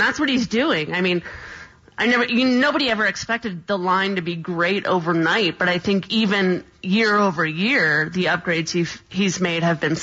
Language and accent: English; India; I'm Indian.